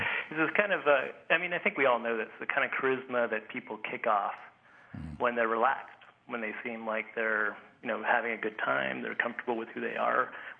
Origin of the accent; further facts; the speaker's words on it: Canada; a Canadian. Yeah, we. There's not a whole lot of us up here because it's kind of cold.